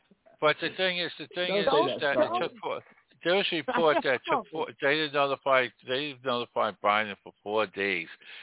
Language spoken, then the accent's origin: English; Queens, New York, United States; He lived there. I grew up in Eagle Park, Queens. He grew up there.